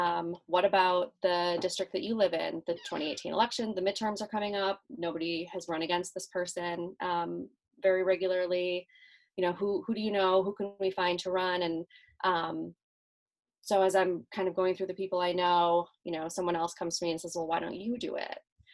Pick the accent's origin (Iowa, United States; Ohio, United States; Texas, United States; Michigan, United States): Iowa, United States; moved away as an adult; now in Chicago, United States; As I grew up, went into, you know, graduated high school, went into college, I moved from Iowa to Chicago, which was a huge culture shock for me.